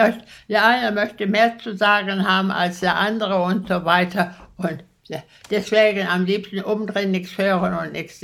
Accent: Steele, North Rhine-Westphalia, Germany; Ich habe nur gesagt, ich komme aus Steele

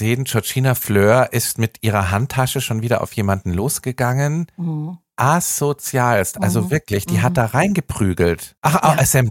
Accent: Munich, Bavaria, Germany; ich bin ja am Stadtrand von München aufgewachsen

